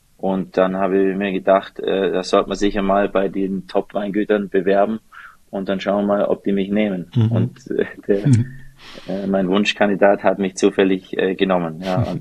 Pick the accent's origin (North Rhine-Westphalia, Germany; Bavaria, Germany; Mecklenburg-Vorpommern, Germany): Bavaria, Germany; Dort, wo halt mein Herz hingehört und hier der Bayerische Bodensee, wo ich aufgewachsen bin.